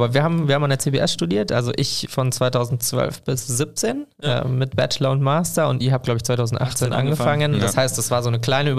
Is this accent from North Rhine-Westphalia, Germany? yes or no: yes; Cologne, North Rhine-Westphalia, Germany; ich bin Kölner, obwohl ich irgendwie 35 Minuten hier hinfahren muss.